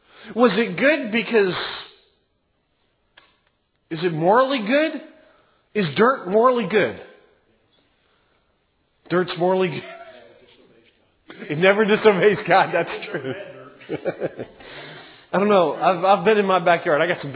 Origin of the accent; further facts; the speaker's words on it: Maryland, United States; I grew up in Maryland, and, you know, so we went to the ocean several times a year, and I miss the ocean.